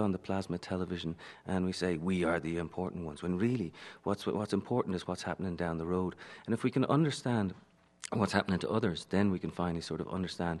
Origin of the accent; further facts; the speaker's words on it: Dublin, Leinster, Ireland; No, listen, you know, I'm Irish. I can't dance, you know.